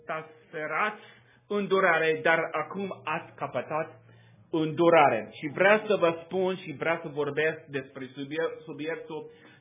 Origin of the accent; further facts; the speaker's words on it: United States; Romanian is a second language; Vreau să vă spun încă o dată că eu sunt american și nu vorbesc bine în limba voastră.